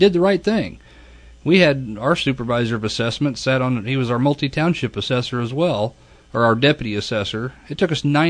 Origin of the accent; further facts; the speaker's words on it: Kansas, Illinois, United States; my hometown of Kansas, Illinois